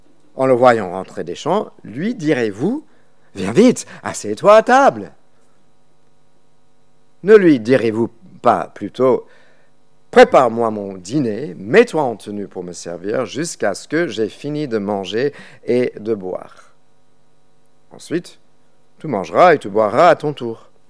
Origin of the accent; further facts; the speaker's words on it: United States; first language English; French is a second language; je lis toujours en anglais parce que je viens des États-Unis, c'est ma langue de cœur.